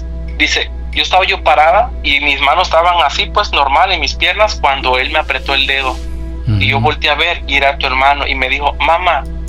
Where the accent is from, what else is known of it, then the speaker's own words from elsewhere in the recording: Chiapas, Mexico; now in Omaha, United States; estamos aquí en Omaha, Nebraska, Estados Unidos, y soy del estado de Chiapas